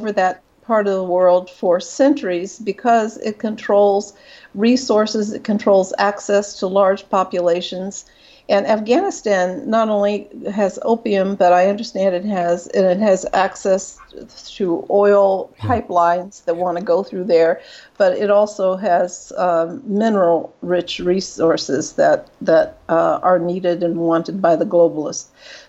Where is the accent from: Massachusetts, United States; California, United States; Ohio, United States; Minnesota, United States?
Ohio, United States; now in Mexico; And I'm originally from Ohio, and it's particularly hit hard in the Midwest, where a lot of the jobs have been shipped off here to Mexico